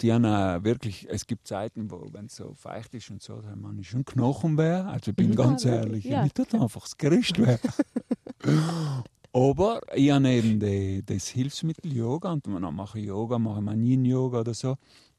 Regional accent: Trentino-Alto Adige, Italy; ich bin ein Südtiroler und ich bin gern da.

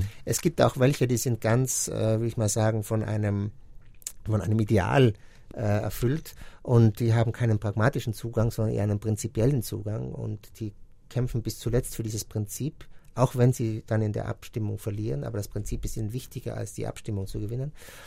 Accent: Trentino-Alto Adige, Italy; dass wir zum Beispiel als Südtiroler

